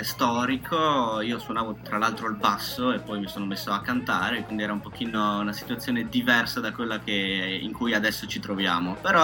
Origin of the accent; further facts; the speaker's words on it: Friuli-Venezia Giulia, Italy; now in Padua, Italy; noi siamo del Friuli, ma io in questo momento mi trovo a Padova, perché faccio l'università a Padova